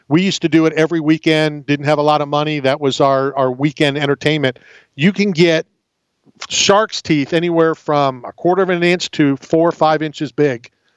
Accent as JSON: {"language": "English", "town": "Philadelphia", "region": "Pennsylvania", "country": "United States", "tie": "born there", "said": "So, Pat, wouldn't that still make me a Philadelphian if I was"}